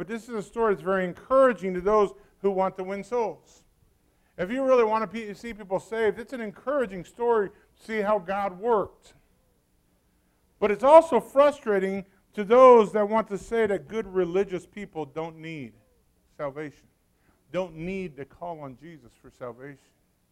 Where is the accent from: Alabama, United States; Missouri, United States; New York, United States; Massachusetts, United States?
Missouri, United States; St. Louis; now in Humiston, United States; Now remember, I came from St. Louis.